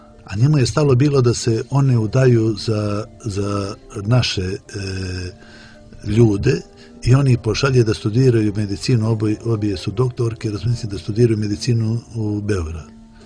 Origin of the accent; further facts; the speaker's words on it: Montenegro; Olje i ja, mi smo iz Dješanske nahije, mi smo najbliži rod vladike, odnosno Svetoga Mardarija.